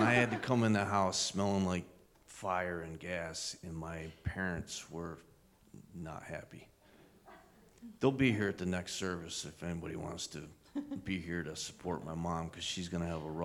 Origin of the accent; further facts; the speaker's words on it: Walton, United States; So I was born and raised here in Walton. I grew up about a block from the fairgrounds on Marvin Avenue. I played football here at Walton.